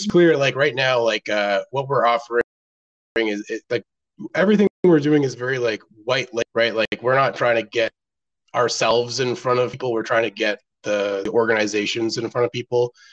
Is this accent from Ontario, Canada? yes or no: yes; Ottawa, Ontario, Canada; now in Los Angeles, United States; That's where I am now. And then also Canada. I'm Canadian. I grew up in Ottawa.